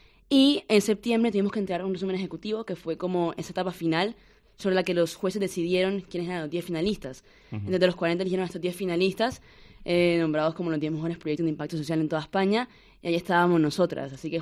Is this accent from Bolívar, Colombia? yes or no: yes; Cartagena, Bolívar, Colombia; moved away; Yo soy misma inmigrante de Cartagena Indias, de Colombia, pero vengo de una situación distinta.